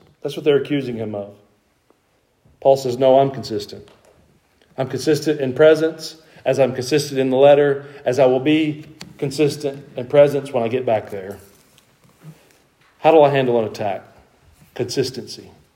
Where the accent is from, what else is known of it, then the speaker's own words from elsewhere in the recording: Georgia, United States; we're from the North Georgia Mountains.